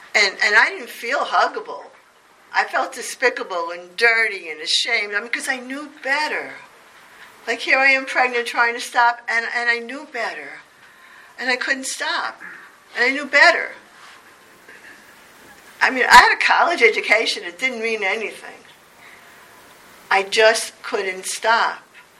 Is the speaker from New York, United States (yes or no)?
yes; Brooklyn, New York, United States; I grew up in Brooklyn.